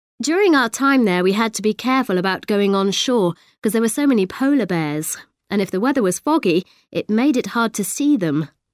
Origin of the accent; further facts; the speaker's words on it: Australia; also born or lived in New Zealand; I was born in New Zealand, although my parents came from Germany, as you can probably guess from my name. But I grew up in Australia, where I had a lovely life. Our house was right by the ocean.